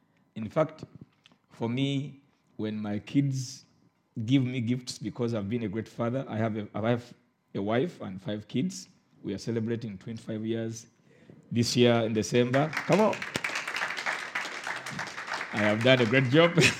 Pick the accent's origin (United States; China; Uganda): Uganda; Yeah, I come from Uganda.